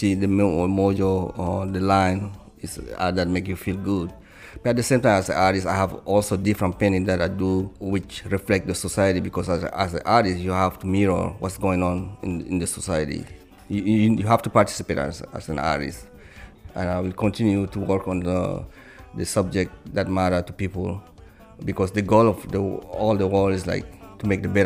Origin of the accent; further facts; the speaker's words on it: Cameroon; we just happen to have a street who's famous in my home country. It's Baladi. Everybody knows that this street in Cameroon.